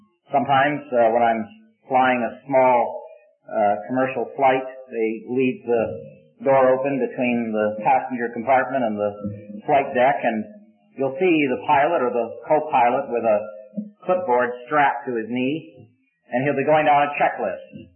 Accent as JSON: {"language": "English", "town": "St. Catharines", "region": "Ontario", "country": "Canada", "tie": "born or raised there", "said": "I grew up in St. Catharines, Ontario, a nice little town in southern Ontario, in the fruit-growing district of Ontario, and about 12 miles from Niagara Falls. And there are two rivers that flow together right in the heart of the city."}